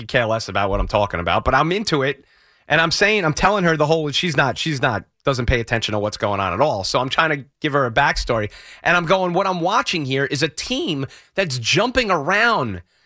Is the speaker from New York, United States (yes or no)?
yes; Northport, New York, United States; Sean's in my hometown, Northport, right now.